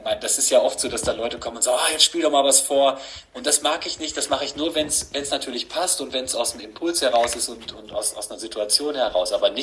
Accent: Gütersloh, North Rhine-Westphalia, Germany; now in Paderborn, Germany

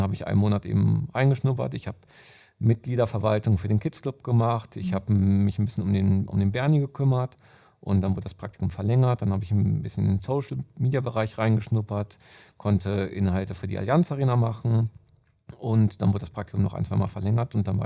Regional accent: North Rhine-Westphalia, Germany; now in Munich, Germany; Aus Ostwestfalen und dem Münsterland, da haben wir jetzt nicht den stärksten Dialekt. Und bin vor 8 Jahren nach München gezogen

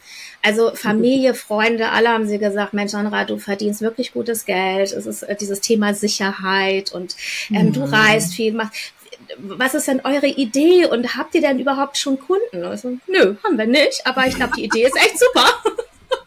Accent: Hamburg, Germany; ich komme ursprünglich aus Hamburg, wie man sieht. Aber indonesische Wurzel. Mein Papa kam aus Indonesien und meine Mutter eine gebürtige Hamburgerin.

